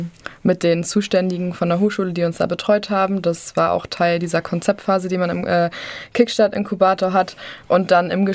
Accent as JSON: {"language": "German", "town": "Lübeck", "region": "Schleswig-Holstein", "country": "Germany", "said": "Ich bin 24 Jahre alt, komme ursprünglich aus Lübeck und bin jetzt ja seit 3 Jahren hier in Deggendorf oder in Bayern zum Studieren."}